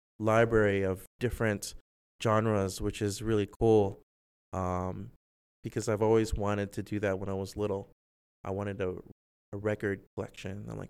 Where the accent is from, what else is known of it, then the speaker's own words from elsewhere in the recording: Calgary, Alberta, Canada; moved away as an adult; now in United States; So I came to California from Calgary in 2008.